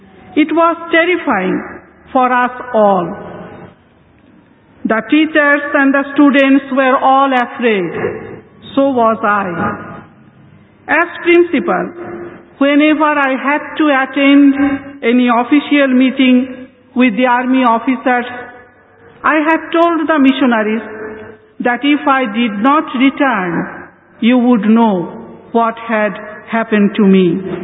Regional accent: Bangladesh; Last time, I came from East Pakistan. Today I come to you from Bangladesh, a new country which was born in 1971.

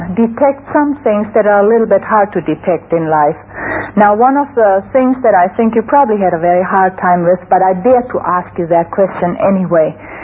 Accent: Czechia; born there; first language German; English is a second language; moved away; I was born in Czechoslovakia, and if you wonder why I speak the German as my mother tongue

